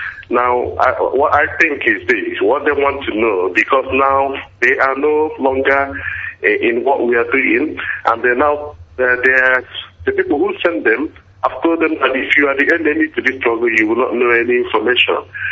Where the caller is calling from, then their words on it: Wolverhampton, West Midlands, United Kingdom; I'm calling from Wolverhampton, United Kingdom.